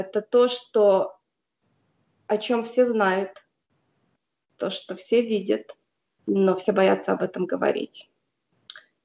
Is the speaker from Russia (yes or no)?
no; Ternopil, Ternopil Oblast, Ukraine; moved away as an adult; now in United States; Я родом из Украины, город Тернополь. Я там родилась, выросла в 2003 году, мне было 24 года, я уехала в США вслед за мужем и его семьей. И с тех пор я живу и работаю здесь.